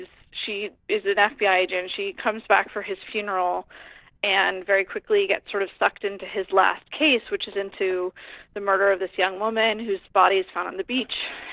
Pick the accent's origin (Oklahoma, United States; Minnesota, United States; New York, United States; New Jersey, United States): New York, United States; I grew up on Long Island, and there's a case out here. I'm here now.